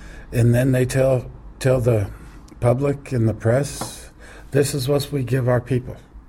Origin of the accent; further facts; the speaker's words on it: Denver, Colorado, United States; moved away as an adult; now in Germany; I was born and raised in Denver.